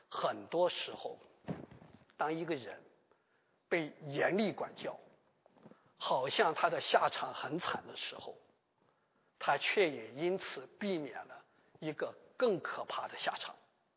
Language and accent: Chinese; Shandong, China; 我们山东人管那个东西叫引子